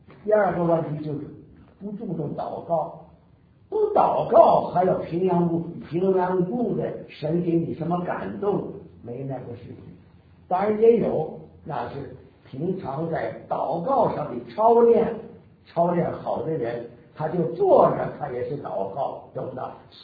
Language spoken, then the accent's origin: Chinese; Northeast China, China; now in Beijing, China; 1948年，我的家乡是东北，我们家里所有的人都搬到北京来了